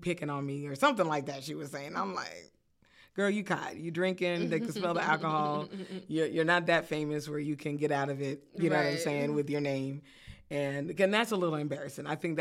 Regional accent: Colorado, United States; I'm from Colorado, so you know it's just something

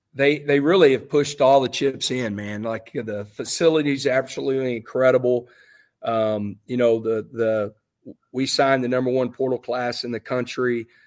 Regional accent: Texas, United States; man, I'm a Texan. I've never been anywhere else.

